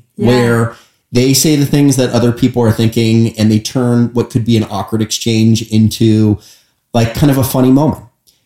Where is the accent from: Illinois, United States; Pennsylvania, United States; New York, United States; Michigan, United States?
Pennsylvania, United States; Pittsburgh; Both my parents live in Pittsburgh, born and raised in Pittsburgh, lived in the same house my entire life.